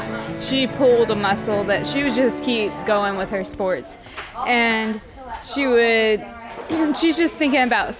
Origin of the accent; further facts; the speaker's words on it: United States; I'm from America, and I really enjoyed PYC Edstone.